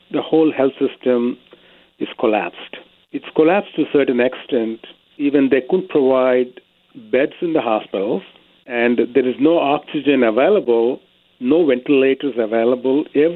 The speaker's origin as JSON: {"language": "English", "region": "South India", "country": "India", "said": "I'm actually from South, but I did my residency in North India"}